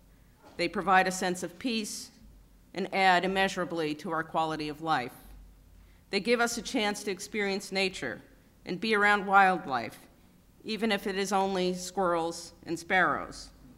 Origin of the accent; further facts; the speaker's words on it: New York City, New York, United States; Like many Americans, I grew up in a city. I've lived in big cities all my life. Growing up in Queens, New York, my experience of outdoor spaces was on a smaller scale